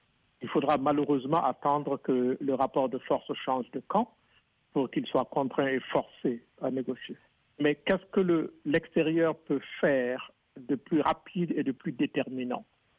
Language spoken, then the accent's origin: French; Burkina Faso; comme cela vient de se passer chez nous au Burkina.